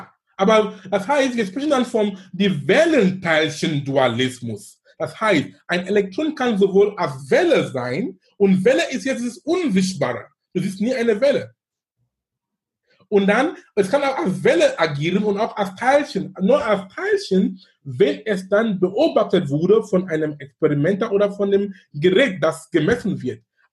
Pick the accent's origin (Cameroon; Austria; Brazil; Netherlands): Cameroon; In Frankfurt oder in Hamburg oder in Kamerun, wo ich herkomme, oder in Indien, es ist egal.